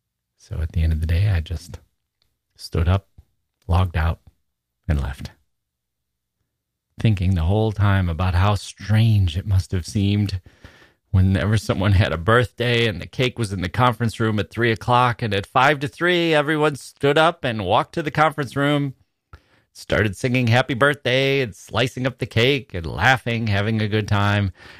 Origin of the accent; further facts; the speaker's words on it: Wisconsin, United States; it was a Wisconsin senator and I was from Wisconsin and the people were all more or less my age working there, early 20s.